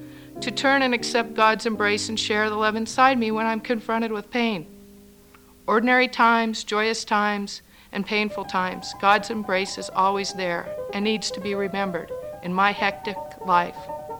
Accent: Portland, Oregon, United States; I'm from Portland, Oregon.

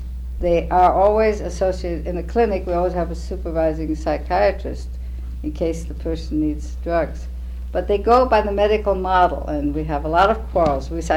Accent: Austria; I was raised in Austria.

